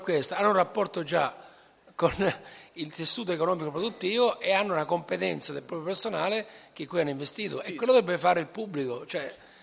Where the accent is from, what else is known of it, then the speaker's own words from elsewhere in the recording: Sicily, Italy; Io vengo dalla Sicilia, io sono fino a qualche mese fa dalla Sicilia